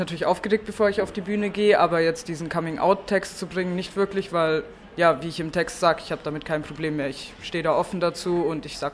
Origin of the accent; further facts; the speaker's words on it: Kempten, Bavaria, Germany; ich bin aus Kempten eigentlich